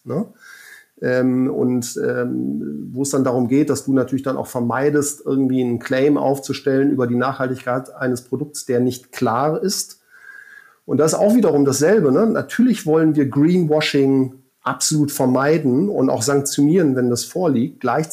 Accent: Germany; now in Switzerland; weil ich als Deutscher ja in der Schweiz arbeiten darf und auch größtenteils da lebe

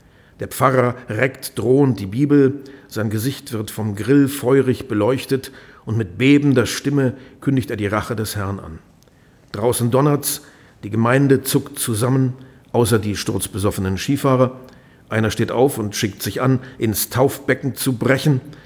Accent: Lower Saxony, Germany; Wir sind beide in Niedersachsen aufgewachsen.

